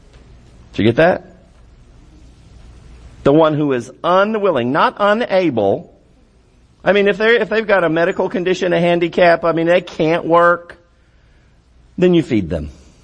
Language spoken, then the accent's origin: English; United States; I'm glad I'm an American. And you should be too.